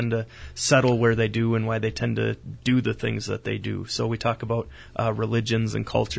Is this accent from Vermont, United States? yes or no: no; Stanley, Wisconsin, United States; I grew up in Stanley, Wisconsin, so not all that far from here. Was born and raised there and went to Stanley Boyd High School.